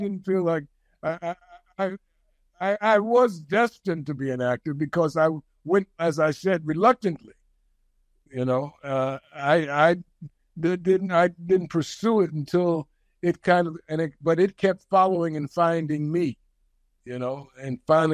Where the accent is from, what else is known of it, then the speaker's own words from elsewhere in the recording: New York, United States; You're familiar with New York City, which is where I grew up. And I was born in Harlem, New York.